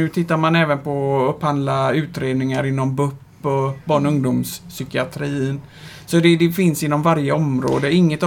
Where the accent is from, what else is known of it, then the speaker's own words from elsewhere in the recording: Gothenburg, Västra Götaland County, Sweden; now in Lindome, Sweden; Jag är uppväxt framförallt i Hisingen i Göteborg, men när jag skaffade barn och med min fru Johanna så flyttade vi till Lindome där vi har bott sedan 2005.